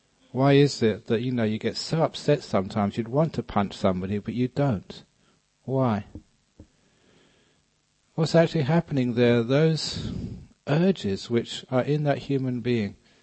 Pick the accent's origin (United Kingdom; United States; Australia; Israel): United Kingdom; England; However, maybe it was because that I come from England. And England is a well-known home of eccentrics.